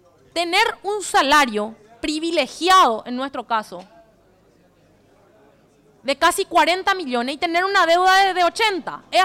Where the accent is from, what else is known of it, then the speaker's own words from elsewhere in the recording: Asunción, Paraguay; Creo que se puede hacer una gestión diferente porque somos muchos los asuncenos de bien.